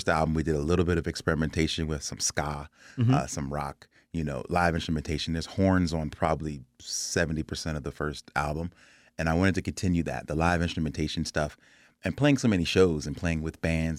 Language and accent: English; Philadelphia, Pennsylvania, United States; And me growing up in Philadelphia, we didn't have a treehouse.